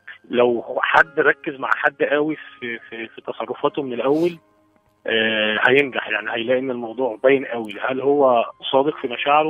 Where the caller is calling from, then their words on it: Beni Suef, Beni Suef Governorate, Egypt; انا بكلمك من بني سويف